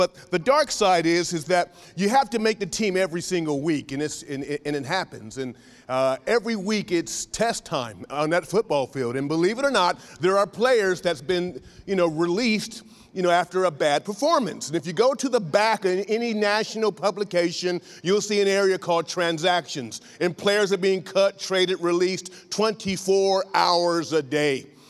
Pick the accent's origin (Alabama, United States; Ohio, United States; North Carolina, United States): Ohio, United States; Columbus; Being that I'm from Columbus, Ohio, and Cincinnati is about 150 miles, 140 miles away.